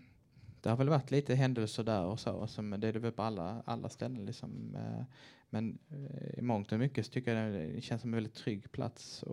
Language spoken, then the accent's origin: Swedish; Malmö, Skåne, Sweden; alltså jag kommer ju från Malmö, från Oxie.